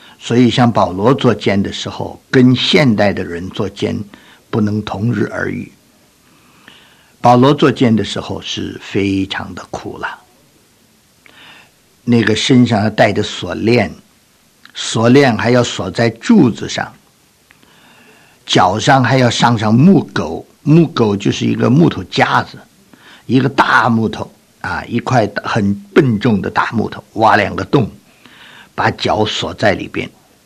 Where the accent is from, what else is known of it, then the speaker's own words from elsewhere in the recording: China; 我们中国人说，痛极了叫娘，这苦极了呢就呼天